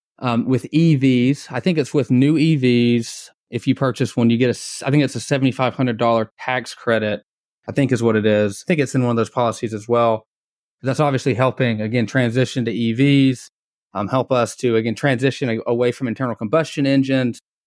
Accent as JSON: {"language": "English", "town": "Dalton", "region": "Georgia", "country": "United States", "tie": "born or raised there", "said": "I grew up in Dalton, Georgia, which is about an hour north of Atlanta. Dalton is commonly known as the carpet / flooring capital of the world."}